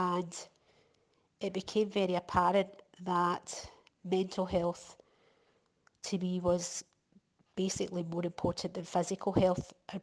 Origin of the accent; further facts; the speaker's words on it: Glasgow, Scotland, United Kingdom; Born and brought up in Glasgow, to an Italian dad. A Glaswegian mum.